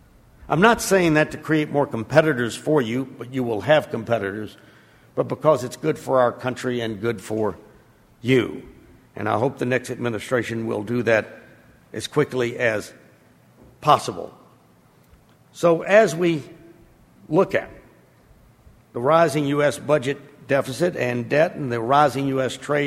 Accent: United States; And believe me, as an American, I'm not comfortable with that.

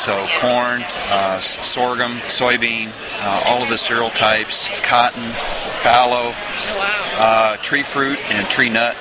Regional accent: Arkansas, United States; It fits in reasonably well, although I was originally from Arkansas, so.

